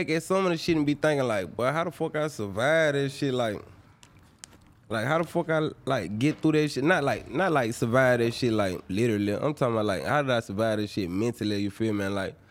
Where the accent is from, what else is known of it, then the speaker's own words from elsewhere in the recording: Mobile, Alabama, United States; I'm from Mobile. I'm from Mobile, Alabama.